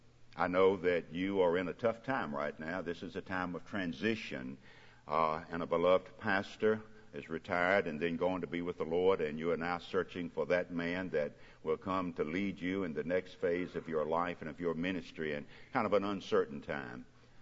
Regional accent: the South, United States; I really didn't know how to answer that, but I fessed up, "Yes, I'm from the South."

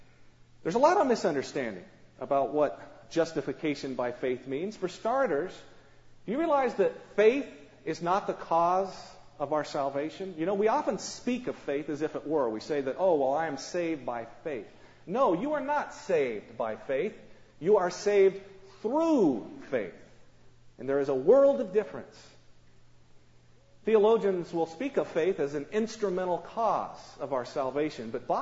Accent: Colorado, United States; You know, when I was first learning to mountain climb, growing up in Colorado

